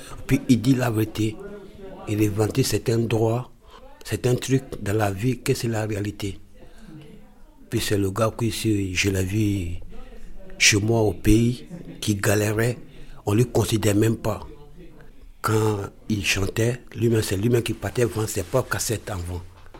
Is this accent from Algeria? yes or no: yes; Algeria; Ouais, je suis Algérien